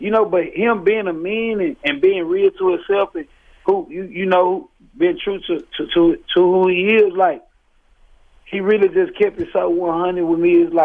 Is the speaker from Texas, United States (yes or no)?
yes; Fort Worth, Texas, United States; like, I'm from Fort Worth, Texas.